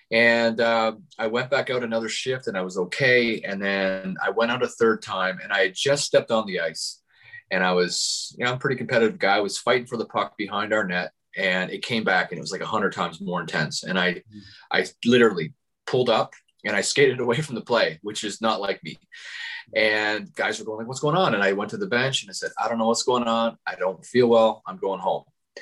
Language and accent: English; Canada; Of course, I'm Canadian in the wintertime.